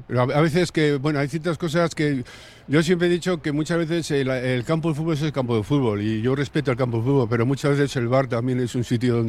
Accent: Basque Country, Spain; somos todos de Euskadi.

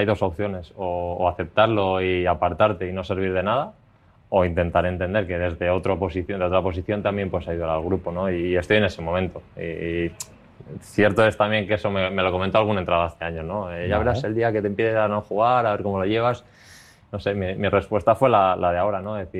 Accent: Pamplona, Navarre, Spain; siendo como soy de Pamplona, siendo de Osasuna desde pequeño

